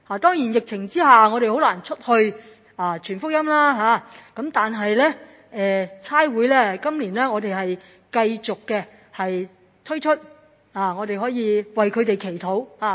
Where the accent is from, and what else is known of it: Hong Kong